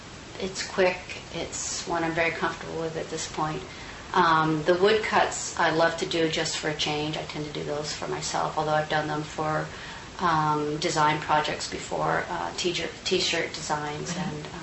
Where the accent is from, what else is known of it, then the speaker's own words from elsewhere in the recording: Massachusetts, United States; I'm from Massachusetts.